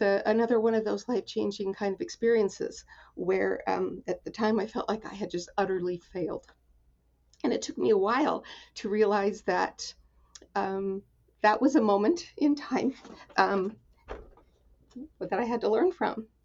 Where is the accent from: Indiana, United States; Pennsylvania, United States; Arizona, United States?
Arizona, United States; I claim Arizona as my home state. My family moved around an awful lot when I was little, but Arizona was sort of where I went to junior high and high school, and my mother and sister are still there.